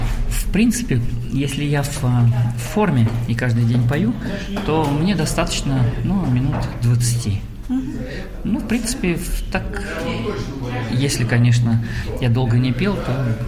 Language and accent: Russian; Kazakhstan; Я родился в Казахстане. Учился, закончил школу общеобразовательную, музыкальное училище, музыкальную школу закончил. И это моя родина, там живут мои родители.